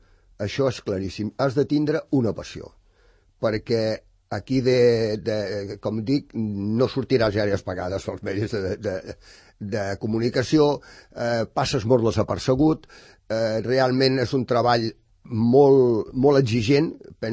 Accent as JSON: {"language": "Catalan", "town": "Rajadell", "region": "Catalonia", "country": "Spain", "tie": "born there", "lives_now": "Sant Cugat del Vallès, Spain", "said": "jo vaig néixer a Rajadell per una circumstància, perquè realment el meu pare era ferroviari. I llavors el van destinar a Rajadell."}